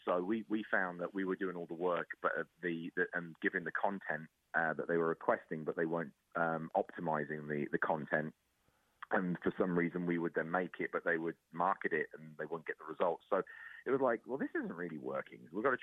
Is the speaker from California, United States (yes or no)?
no; New York, United States; So I'm like, this is what I want to build in New York, because this is my home state and this is where I've landed.